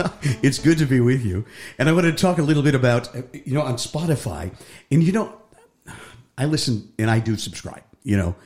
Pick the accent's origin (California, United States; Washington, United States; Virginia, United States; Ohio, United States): Ohio, United States; Cleveland; I grew up in Cleveland, so it was like